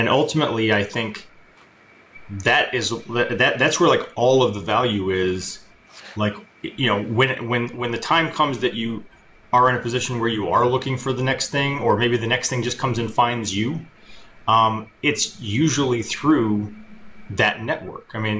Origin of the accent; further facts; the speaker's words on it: Detroit, Michigan, United States; I'm from Detroit.